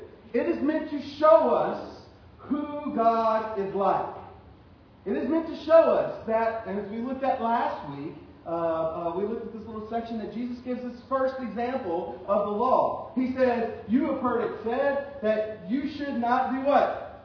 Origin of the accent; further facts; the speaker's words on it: Louisiana, United States; Like I said, I'm from Louisiana. I know when food is not seasoned right. We Louisianans, we carry our little pocket Tony Chasseries with us.